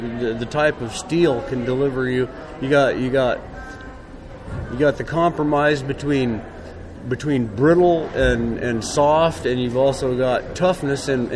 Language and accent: English; Montana, United States